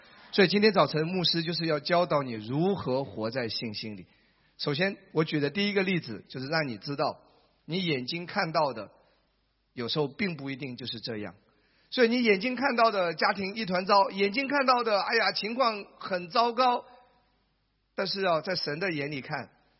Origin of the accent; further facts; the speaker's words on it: China; 我们中国人有一句话叫什么？眼见为实，眼见为实。